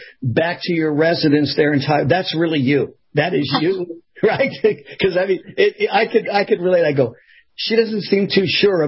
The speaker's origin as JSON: {"language": "English", "region": "California", "country": "United States", "said": "because I'm thinking I'm from California, regular or decaf, right?"}